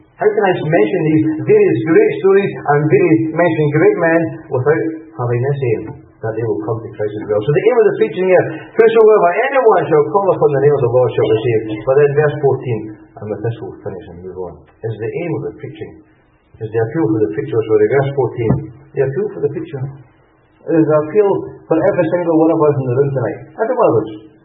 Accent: Plains, Scotland, United Kingdom; You know, from my accent, that I come from a place called Lanarkshire, which is really the centre of the universe, especially the village of Plains. That's the centre of the centre, so to speak.

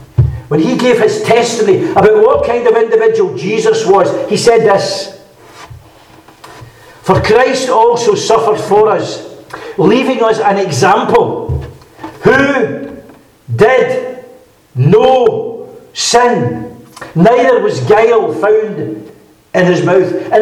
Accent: Scotland, United Kingdom; accent: west of Scotland; You know, friends, I come from the west of Scotland. I presume you see that, you recognise that from my accent. I don't have a Fife accent. And round about Glasgow, we often hear folks shouting

